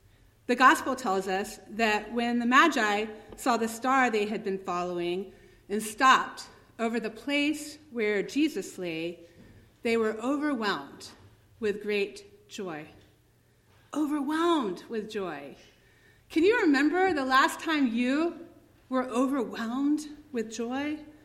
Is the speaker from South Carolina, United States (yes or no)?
no; Atlanta, Georgia, United States; I grew up in Atlanta, and I have a deep love for the city, even though sometimes I also poke fun at it.